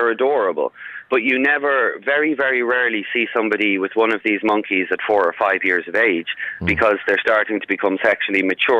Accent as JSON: {"language": "English", "town": "Dublin", "region": "Leinster", "country": "Ireland", "tie": "born or raised there", "said": "growing up in Clontarf."}